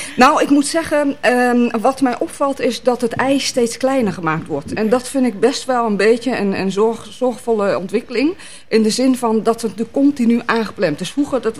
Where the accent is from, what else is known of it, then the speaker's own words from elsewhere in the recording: Davos, Graubünden, Switzerland; moved away as an adult; now in Amsterdam, Netherlands; Want ik ben geboren getogen in Zwitserland. Ah. Ik kom uit Davos.